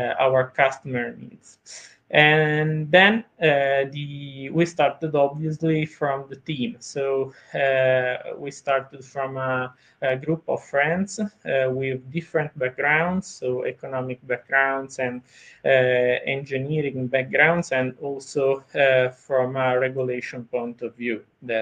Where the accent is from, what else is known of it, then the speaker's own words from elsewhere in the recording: Milan, Lombardy, Italy; English is a second language; during the last year of the high school here in Italy. I'm from Milan. And then during my last year of university at Politecnico of Milan